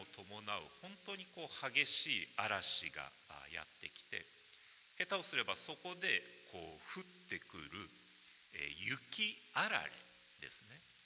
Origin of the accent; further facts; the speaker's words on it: Shizuoka, Japan; moved away as an adult; also born or lived in Kanazawa / Tokyo / Kobe / Akita; 私はこの静岡生まれの静岡育ちであります。ただ大学でこの地を離れた後、金沢、東京、神戸、秋田と転々としてまいりました。人生の半分近くを、冬に雪が降る地方でこれまで過ごしてきました。